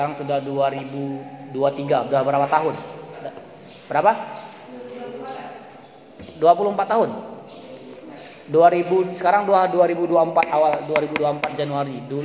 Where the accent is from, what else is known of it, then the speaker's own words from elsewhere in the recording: Alur Langsat, Aceh, Indonesia; Pantai Dona Salim Pinin, dari Salim Pinin nanti belok ke kanan. Jumpalah kampung saya, Alur Langsat namanya.